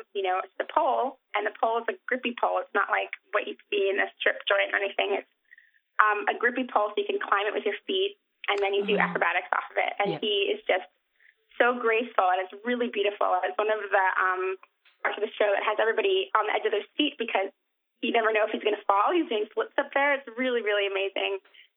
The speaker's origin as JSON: {"language": "English", "town": "New York City", "region": "New York", "country": "United States", "said": "I'm from New York City, and I've been around celebrities before"}